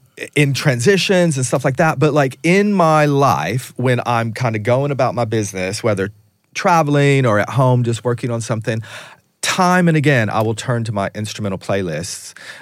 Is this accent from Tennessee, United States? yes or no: yes; Tennessee, United States; growing up in East Tennessee, I always dreamed of just going to the Opry as an audience member.